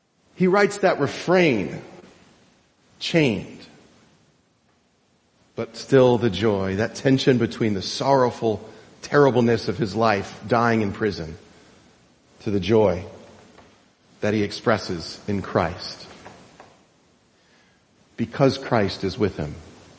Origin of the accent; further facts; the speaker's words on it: Florida, United States; Growing up in Florida, we'd go to Disney a lot because that used to be an economical vacation.